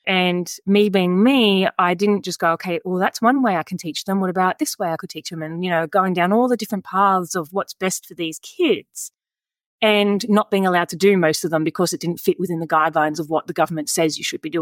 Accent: Sydney, New South Wales, Australia; So I was born and raised in Southwest Sydney, like right in suburban, you know, not the city, but in the suburbs.

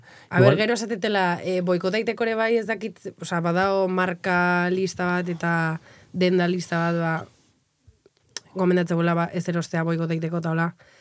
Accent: Venezuela; ni Venezuelakoa naiz

